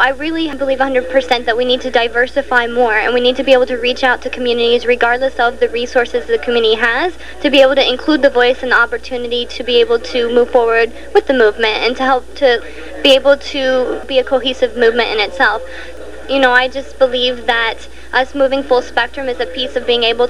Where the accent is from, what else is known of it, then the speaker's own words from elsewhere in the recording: the South, United States; those lessons, good or bad, that we learned from growing up in the South and being able to move forward.